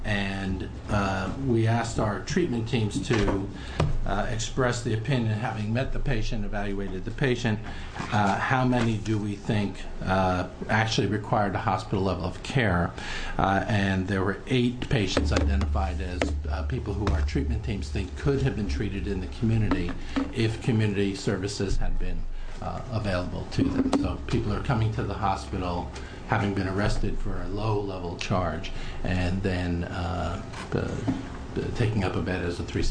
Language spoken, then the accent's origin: English; Ireland; I mentioned last time I was here that I'm Irish, so I'm automatically superstitious.